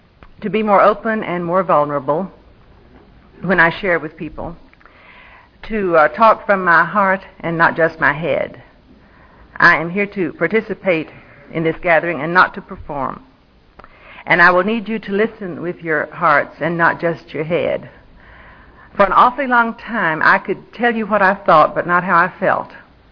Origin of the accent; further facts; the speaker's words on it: Pensacola, Florida, United States; moved away as an adult; also born or lived in Jacksonville; now in Texas, United States; I grew up in Florida, in Jacksonville until I was 10, and then in Pensacola until I married. The first state I ever saw after Florida was Georgia, of course, because it was closest.